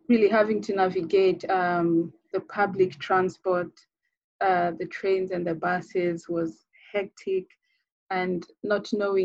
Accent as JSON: {"language": "English", "country": "Kenya", "moved": "as an adult", "lives_now": "Cardiff, United Kingdom", "said": "I'm originally from Kenya. I did my undergraduate there and I'm the second born our family of five"}